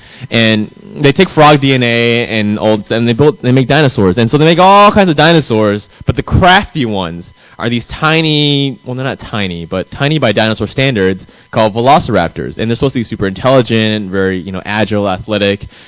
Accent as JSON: {"language": "English", "town": "Tucson", "region": "Arizona", "country": "United States", "tie": "born or raised there", "also_born_or_lived": "Phoenix", "said": "And so I grew up in Tucson, so it wasn't that bad. So Tucson, we do have some fluctuations. I lived several years in Phoenix."}